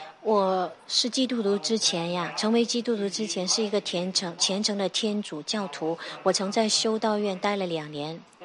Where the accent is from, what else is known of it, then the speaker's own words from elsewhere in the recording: Australia; 然后我们向教皇介绍我们是澳洲人